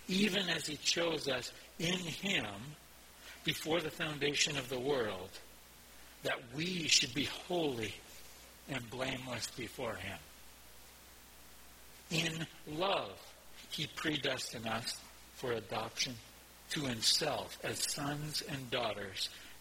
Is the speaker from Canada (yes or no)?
yes; Calgary, Alberta, Canada; When I was born in Calgary, we moved around several times. We were living in the northwest Calgary. Fairly small house, but reasonable, 800 square feet, I think, in my family of six.